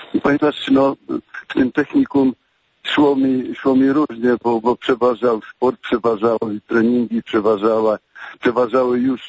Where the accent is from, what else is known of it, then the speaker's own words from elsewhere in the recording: Chorzów, Silesian Voivodeship, Poland; Wychowywałem się w takiej robotniczej dzielnicy pod obywatorem. Kiedyś ta dzielnica nazywała się Hajduki Wielkie